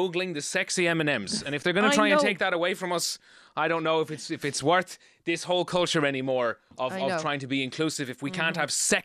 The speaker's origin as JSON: {"language": "English", "country": "Ireland", "said": "which just sets us off as Irish people. And we do love John Travolta and have a great fondness for him."}